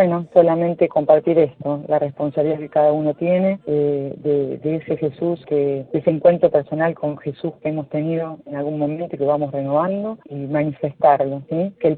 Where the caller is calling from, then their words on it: Mar del Plata, Buenos Aires Province, Argentina; de Mar del Plata